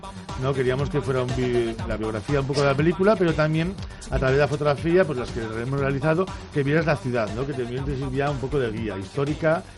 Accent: Asturias, Spain; que yo soy asturiano

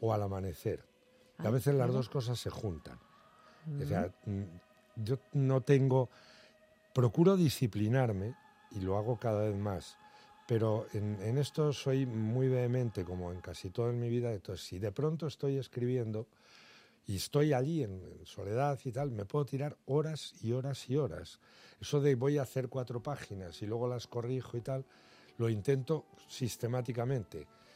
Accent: Castilla-La Mancha, Spain; born there; aunque no es donde yo nací, que es otro pueblo de la Alcarria Baja, y yo nací en la Alcarria Alta, al lado de Sigüenza y Atienza.

